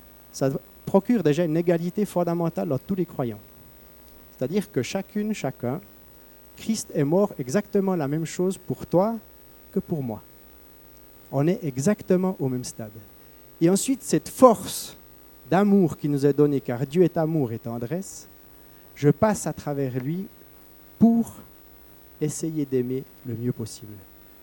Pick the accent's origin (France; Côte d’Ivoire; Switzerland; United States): Switzerland; en tant que Suisse. Peut-être d'autres ont vécu des temps plus durs, mais pour moi, en tout cas, qui suis né en 1979